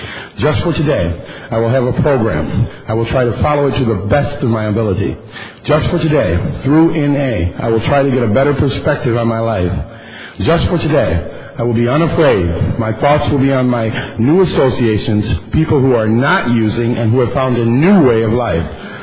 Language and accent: English; Rochester, New York, United States; I'm an addict from Rochester, New York.